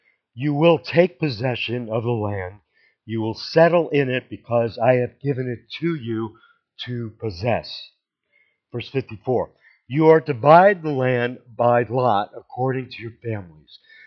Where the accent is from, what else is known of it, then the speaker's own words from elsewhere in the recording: New York, United States; So, I'm a New York Jew, and she's a Mississippi redneck. And we met and married in Colorado.